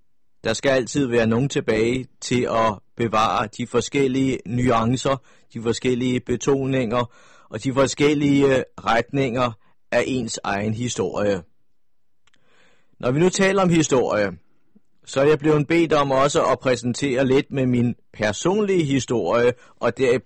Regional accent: Copenhagen, Capital Region of Denmark, Denmark; er født og opvokset i København.

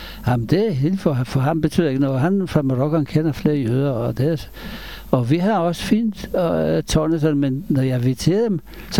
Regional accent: Israel; Danish is a second language; now in Denmark; Så kommer jeg fra Israel. Jeg er mig selv stadigvæk fra Israel.

